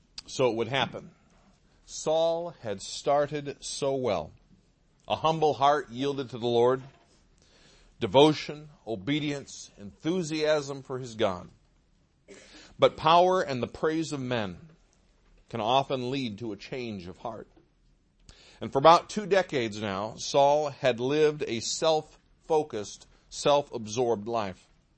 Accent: Midwest, United States; I grew up in the Midwest. I am a flatlander as far as ancestry is concerned. And I suppose if we had one of these things in the middle of Michigan, we might call it a mountain.

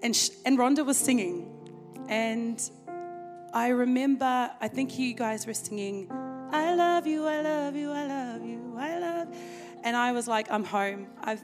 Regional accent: New Zealand; moved away as an adult; When I first came to this church, I'm a Kiwi girl, so I'm from New Zealand. And I moved here because my husband, he got a contract. He was playing for Panthers.

